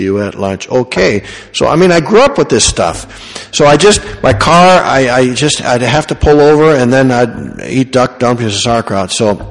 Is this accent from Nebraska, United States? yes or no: yes; Omaha, Nebraska, United States; Well, we grew up in Omaha. And so it turns out that we grew up about a mile apart, but I never knew them.